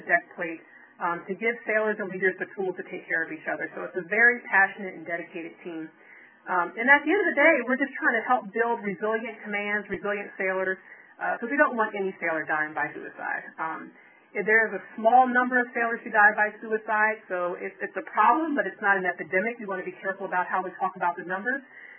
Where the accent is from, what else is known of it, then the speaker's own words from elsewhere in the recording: Philadelphia, Pennsylvania, United States; My last disclaimer is that, as I always say, I'm from Philadelphia. I talk fast. Sometimes I mumble.